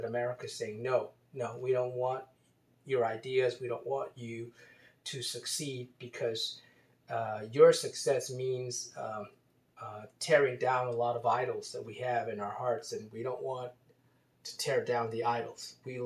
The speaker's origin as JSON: {"language": "English", "town": "Baltimore", "region": "Maryland", "country": "United States", "tie": "born or raised there", "said": "I grew up in Baltimore. Baltimore is a big lacrosse city. Maryland is a big lacrosse state."}